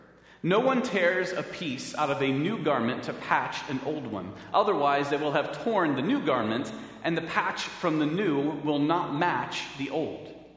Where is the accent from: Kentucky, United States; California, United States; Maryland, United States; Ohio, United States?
Ohio, United States; Winona; in the bustling metropolis in which I grew up in Winona, Ohio, I did not have cable or Dish or DirecTV